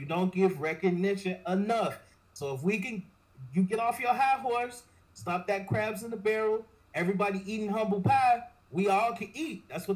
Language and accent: English; Chicago, Illinois, United States; I go to Texas and I say I'm from Chicago and they go, like, Chicago.